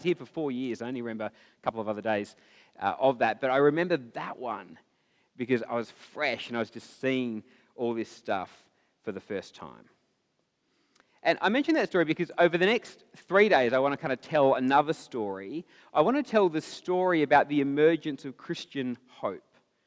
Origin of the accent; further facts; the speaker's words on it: Perth, Western Australia, Australia; now in Sydney, Australia; So I'm from Perth, and I did live in Sydney for 4 years about 10 years ago